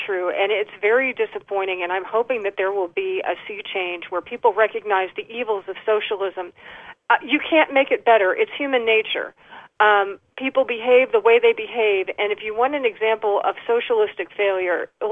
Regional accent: United States; I'll say, first of all, I'm an American. then I'm a woman, and then I'm a scientist.

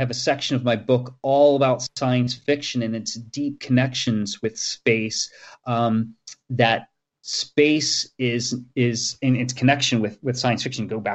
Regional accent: Florida, United States; Yeah, I grew up in Florida in the very long shadow of the space shuttle, and I used to see some flights even from where I grew up on the west coast of Florida if it was a clear day.

